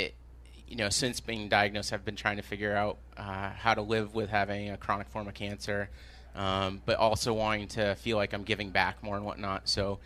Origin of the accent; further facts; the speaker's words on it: Maine, United States; I grew up in Maine.